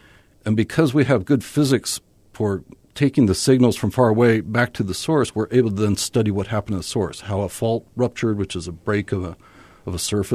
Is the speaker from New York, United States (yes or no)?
no; Casper, Wyoming, United States; born there; also born or lived in Dallas, Texas; I was born in Casper, Wyoming. He was doing mapping for the geology program.